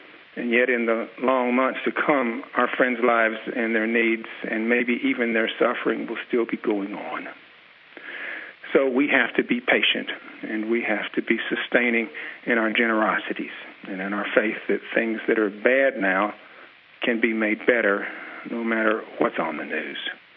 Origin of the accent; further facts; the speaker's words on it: Jackson, Mississippi, United States; born there; I'm a novelist. I was born in Jackson, Mississippi, and like so many Mississippians, I'm also a New Orleanian, someplace down deep.